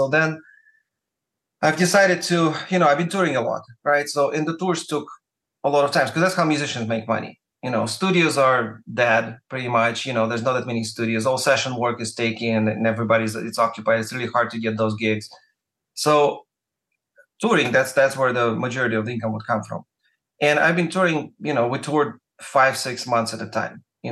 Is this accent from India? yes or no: no; Russia; moved away as an adult; now in Los Angeles, United States; I'm coming from Russia, which is cold already.